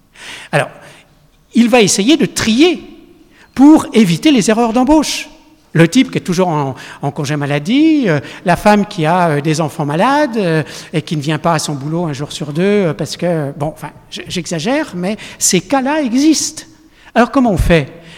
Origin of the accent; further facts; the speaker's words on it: East of France, France; moi je suis de l'Est, hein, donc mes cousins et une partie de ma famille sont à Montbéliard, donc j'y vais souvent